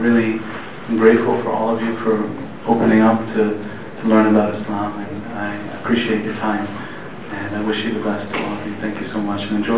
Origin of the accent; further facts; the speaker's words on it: United States; For me personally, I grew up in America as a second generation Muslim, and I went to public schools, and all my friends were white non-Muslims.